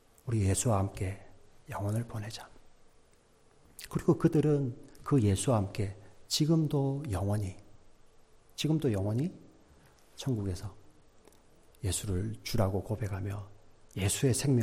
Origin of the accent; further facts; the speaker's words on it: South Korea; I'm Korean